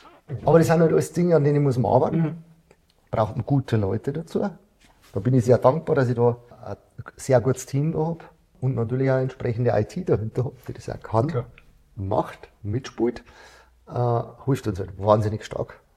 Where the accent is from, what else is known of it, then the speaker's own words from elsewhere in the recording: Bavaria, Germany; ich komme aus Niederbayern